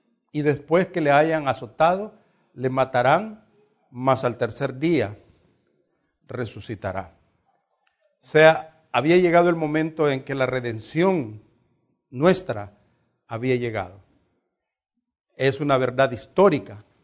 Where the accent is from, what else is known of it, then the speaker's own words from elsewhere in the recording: Santa Tecla, La Libertad, El Salvador; en el lugar donde yo me crié, en Santa Tecla, se hacen alfombras.